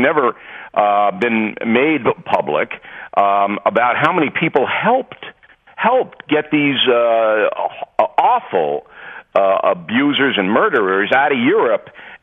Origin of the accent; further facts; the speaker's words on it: Levittown, New York, United States; when I was raised in Levittown, Long Island